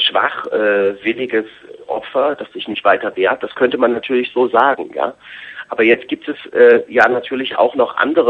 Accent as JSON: {"language": "German", "country": "Germany", "tie": "born or raised there", "said": "jetzt zu DDR-Zeiten, wo ich groß geworden bin"}